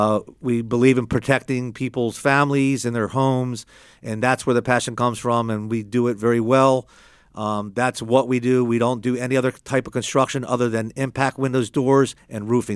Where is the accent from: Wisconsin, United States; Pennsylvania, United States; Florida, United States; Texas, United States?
Florida, United States; I got the passion from growing up in South Florida. I'm a Florida boy.